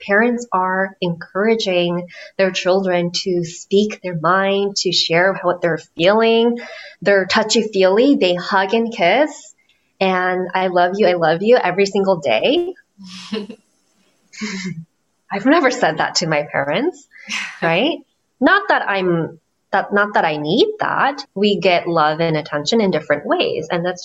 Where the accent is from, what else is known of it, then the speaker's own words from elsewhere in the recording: Japan; now in United States; growing up in an Asian household in the U.S. So my parents came from Japan. Well, we came from Japan.